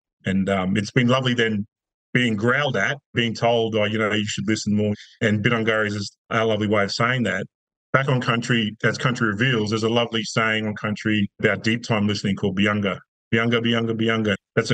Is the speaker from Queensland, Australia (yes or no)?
yes; Queensland, Australia; You and I were speaking earlier, my country is actually west of Bunya Mountains.